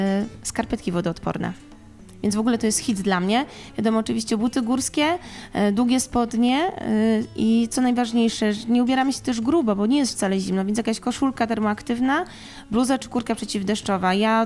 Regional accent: Subcarpathian Voivodeship, Poland; No i zarówno ja, jak i mój mąż pochodzimy z Bieszczad

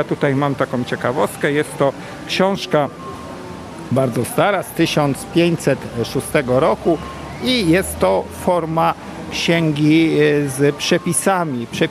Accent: Uniejów, Łódź Voivodeship, Poland; Ja jestem z Uniejowa, województwo łódzkie, tam gdzie słynne termy biją

